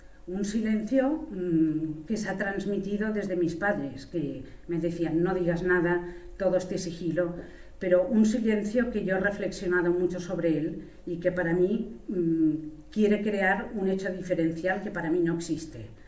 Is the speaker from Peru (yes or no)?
no; Barcelona, Catalonia, Spain; nací en Barcelona, una vez había terminado ya la Segunda Guerra Mundial. Estudié en las monjas católicas alemanas y estudié en la Universidad de Barcelona la carrera de farmacia. Mis padres eran alemanes y en casa se hablaba indistintamente el alemán